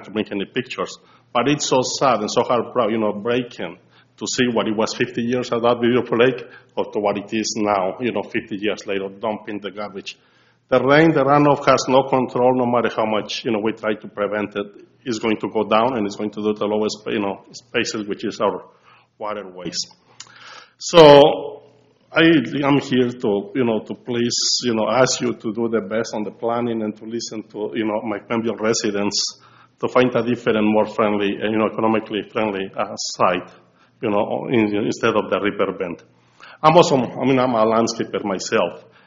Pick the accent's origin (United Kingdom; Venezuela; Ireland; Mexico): Mexico; moved away as an adult; now in United States; I'm an immigrant. I've been an immigrant, you know, like 30 years ago from Mexico.